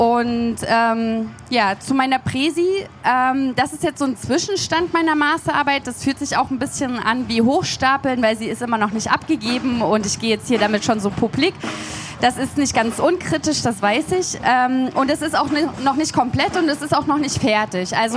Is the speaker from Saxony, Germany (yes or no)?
yes; Leipzig, Saxony, Germany; Ich komme aus Leipzig